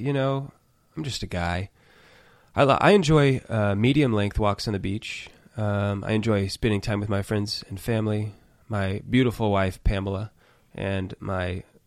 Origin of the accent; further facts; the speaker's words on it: Broken Arrow, Oklahoma, United States; born there; I was born here in Broken Arrow. I went to All Saints kindergarten through eighth grade. Then I moved on to Bishop Kelly. Then I went to the University of Central Oklahoma